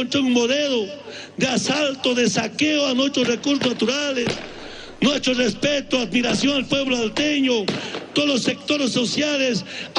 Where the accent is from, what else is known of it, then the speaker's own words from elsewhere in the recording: La Paz, Bolivia; Que algo nunca podemos olvidar, como paceños, como bolivianos, como movimientos sociales.